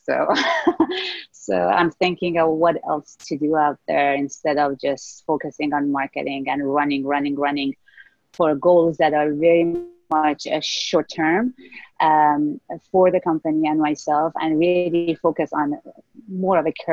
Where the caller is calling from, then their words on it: Vancouver, British Columbia, Canada; Vancouver.